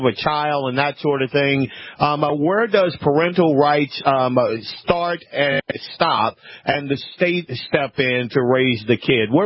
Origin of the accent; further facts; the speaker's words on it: the South, United States; because I am not that old, and I was raised in the South, and I have cut my own switch many, many a time.